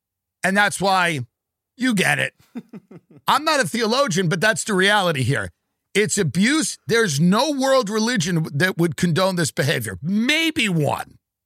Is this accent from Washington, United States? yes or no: no; Long Island, New York, United States; And I always take a lot of pride in being from New York, even though I'm from Long Island, sort of a pig pen adjacent to New York.